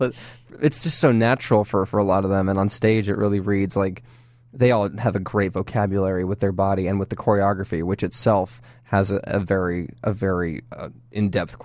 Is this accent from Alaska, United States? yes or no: no; Dallas, Texas, United States; Yeah, I am from Dallas.